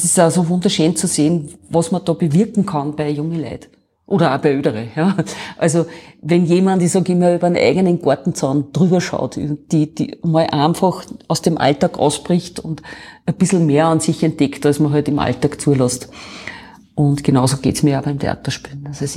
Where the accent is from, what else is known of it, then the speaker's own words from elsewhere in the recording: Enns, Upper Austria, Austria; Ich muss dazu sagen, ich bin aus Enns gekommen. Ja, Enns ist so groß für eine dörfliche Gemeinschaft und klar für eine Stadt.